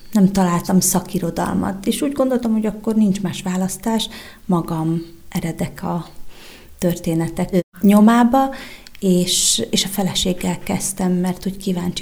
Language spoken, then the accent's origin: Hungarian; Gemerská Hôrka, Košice Region, Slovakia; now in Košice, Slovakia; de én nem vagyok kassai születésű, tehát én gömörhorkai vagyok, egy kis gömöri faluból származom, és Kassán élek 25 éve